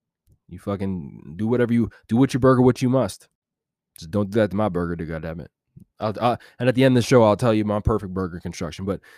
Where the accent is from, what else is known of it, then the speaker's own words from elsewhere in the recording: Edmonton, Alberta, Canada; I'm from Edmonton, Alberta. I've been around the world, baby.